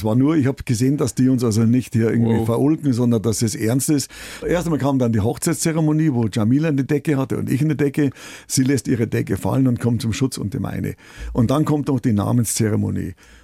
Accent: Bavaria, Germany; born there

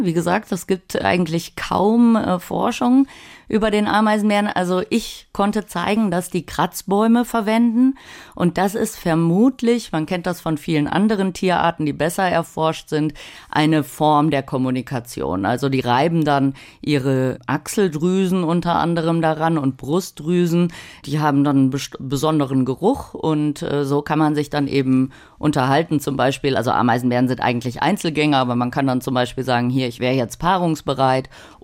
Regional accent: North Rhine-Westphalia, Germany; Bei Köln bin ich groß geworden

